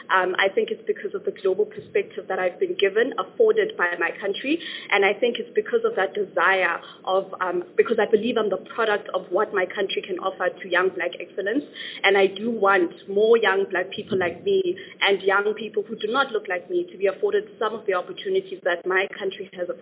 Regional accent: South Africa; born and bred in South Africa, very patriotic about my country.

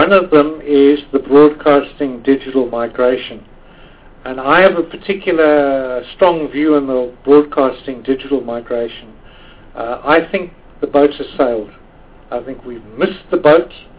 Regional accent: South Africa; I don't think of myself as white. I think of myself as a South African.

